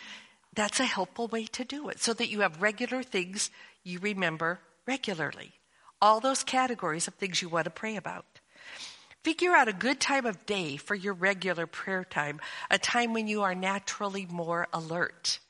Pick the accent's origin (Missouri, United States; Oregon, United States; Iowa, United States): Oregon, United States; Portland; Many years ago, we lived in Portland, Oregon, my hometown.